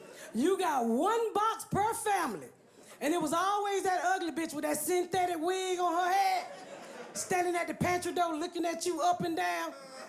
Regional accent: Atlanta, Georgia, United States; born or raised there

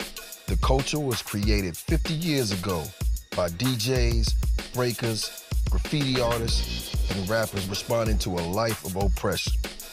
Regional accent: Georgia, United States; I was just a baby growing up in Georgia.

